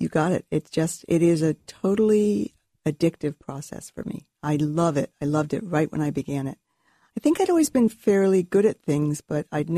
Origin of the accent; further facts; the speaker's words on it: Washington, District of Columbia, United States; I was raised in Washington, D.C.